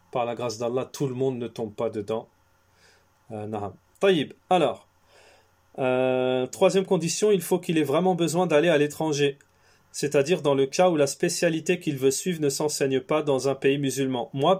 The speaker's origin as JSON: {"language": "French", "country": "Algeria", "said": "Ça fait 50 millions chez nous en Algérie."}